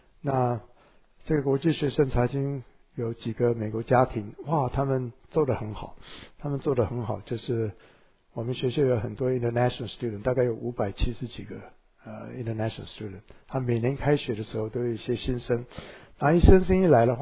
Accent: Taiwan; 我说我以前是等等的从。台湾来这边读书，

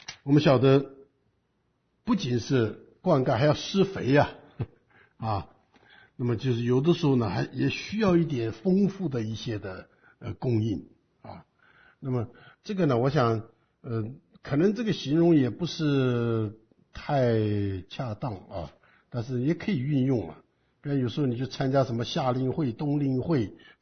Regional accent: China; 因为我们中国人很喜欢在后园里面开点菜园

